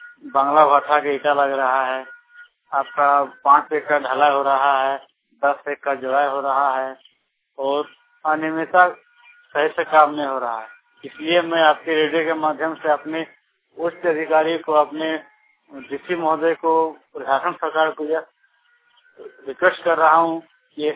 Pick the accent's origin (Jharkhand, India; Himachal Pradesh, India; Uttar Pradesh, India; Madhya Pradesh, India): Jharkhand, India; Udaipur; मैं प्रखंड गोविंदपुर उदयपुर गांव का रहने वाला हूँ।